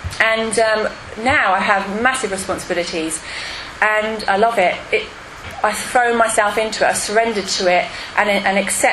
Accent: Gosport, South East England, United Kingdom; I'm from Gosport. I'm from Council Estate. It's called Bridge Mary from Gosport. I'm not actually posh, middle class, or anything.

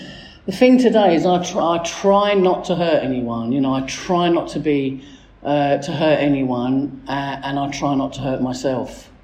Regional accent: London, United Kingdom; accent: Cockney; I'm the Cockney one

